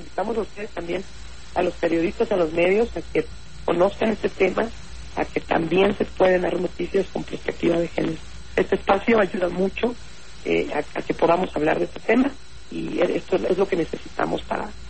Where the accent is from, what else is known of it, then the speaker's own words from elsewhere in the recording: Chiapas, Mexico; yo soy del estado de Chiapas.